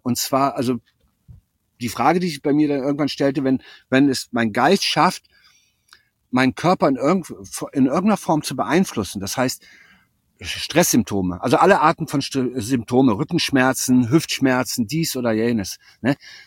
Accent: Eifel, Germany; also born or lived in Lübeck; Habe meinen Lebensmittelpunkt von Lübeck aus nach in die Eifel verlegt, wieder zurück quasi. Hier habe ich 18 Jahre gelebt, dann bin ich vor knapp 40 Jahren an die Ostsee gewechselt und bin jetzt wieder zurück.

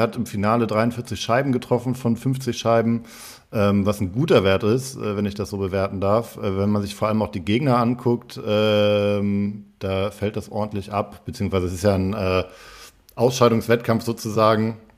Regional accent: Schleswig-Holstein, Germany; da ist deutscher Vizemeister jemand von Blau-Weiß Neumünster geworden. So kommt bei mir um die Ecke, wo ich herkomme.

